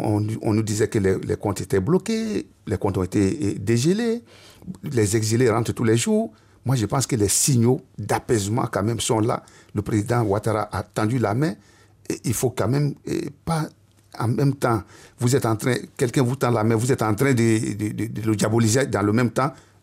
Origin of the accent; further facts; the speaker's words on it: Côte d’Ivoire; moi, mon souhait, en tant qu'Ivoirien